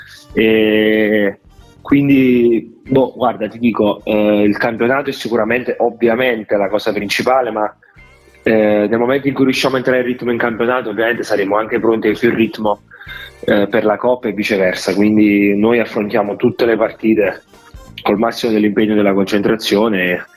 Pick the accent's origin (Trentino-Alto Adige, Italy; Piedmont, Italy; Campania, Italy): Campania, Italy; Castellammare di Stabia; io sono di Castellammare di Stabia